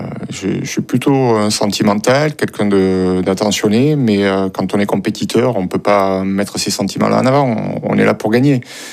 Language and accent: French; Occitanie, France; Je suis natif du Tarn, la montagne noire, avec la moyenne montagne, un petit peu comme ici dans le Jura.